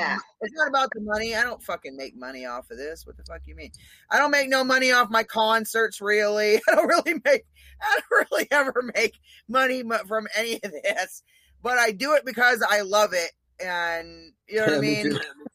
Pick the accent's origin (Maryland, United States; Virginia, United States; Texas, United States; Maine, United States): Maine, United States; I'm from Maine. I'm from northern Maine on the Canadian border, and we keep it real.